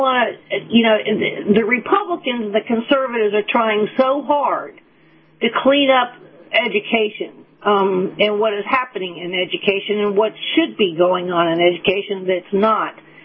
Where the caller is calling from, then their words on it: St. Petersburg, Florida, United States; from St. Petersburg.